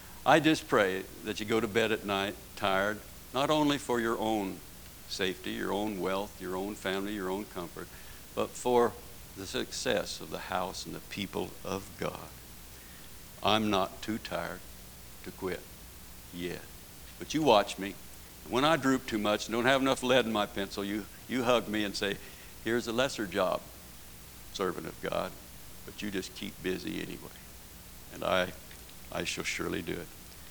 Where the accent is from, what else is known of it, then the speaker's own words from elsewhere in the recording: San Francisco, California, United States; I was raised in San Francisco. Believe you me, it's a different lifestyle.